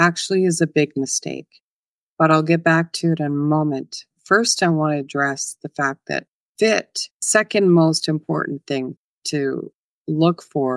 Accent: Canada; I'm from Canada

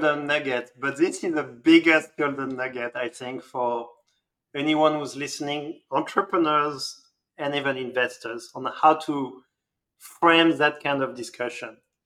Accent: Lille, Hauts-de-France, France; English is a second language; I'm from Lille

